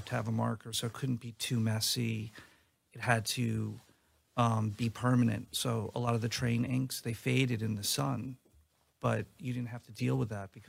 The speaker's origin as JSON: {"language": "English", "region": "New York", "country": "United States", "tie": "born or raised there", "said": "So I'm from New York. I grew up, graffiti was already, like, you know, a part of the city."}